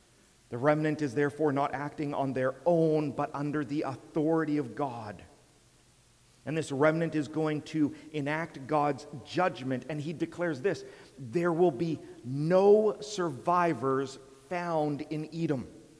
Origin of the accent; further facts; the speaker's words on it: Canada; I am to be a Christian before I am Canadian. Yes, being a Christian compels me to be a lawful Canadian.